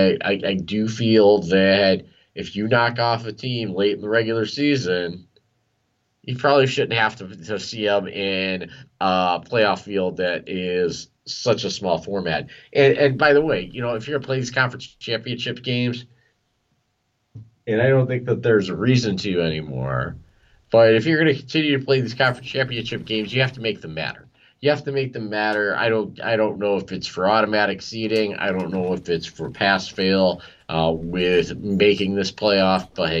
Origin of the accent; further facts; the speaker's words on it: Ohio, United States; I grew up in Ohio, Daniel, and there's nothing good about Michigan winning football games and Ohio State losing football games.